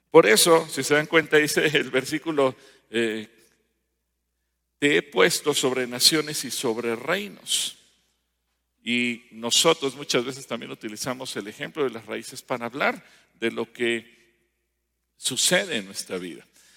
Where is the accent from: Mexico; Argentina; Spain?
Mexico; a ver, como mexicanos, dice que nos ve gente de otros países